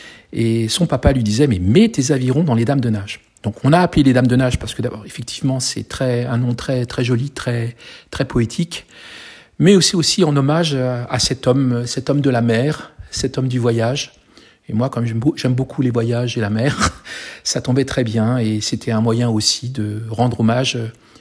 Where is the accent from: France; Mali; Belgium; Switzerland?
France; Brittany; j'ai décidé de me poser un peu et de revenir sur mes terres. Je suis originaire du Morbihan.